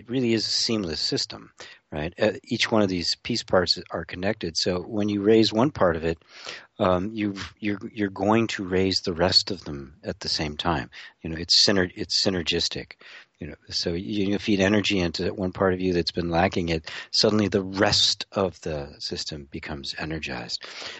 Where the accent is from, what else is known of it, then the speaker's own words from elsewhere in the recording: Midwest, United States; I grew up in the Midwest where you live. And, you know, when I grew up, you know, everything was meat